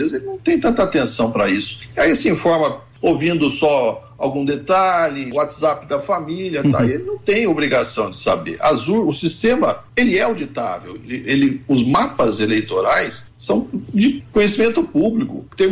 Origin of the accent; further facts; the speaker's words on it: Piraju, São Paulo, Brazil; born there; lá perto da minha terra, onde eu nasci, Piraju